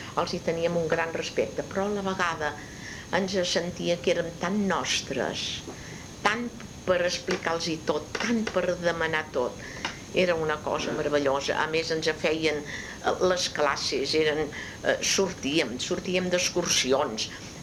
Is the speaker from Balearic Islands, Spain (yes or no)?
no; Sarrià, Catalonia, Spain; also born or lived in Verges; jo vaig néixer a Verges, em sembla que vaig marxar de Verges que tenia 3 anys, llavors vàrem anar a Sarrià, anava a l'escola de la mestra que hi havia a Sarrià